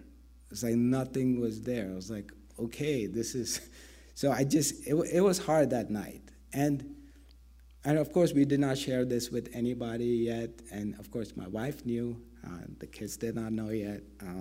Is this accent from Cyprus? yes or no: no; India; English is a second language; now in United States; Chicago was the first place I came to from India, so that's all I knew.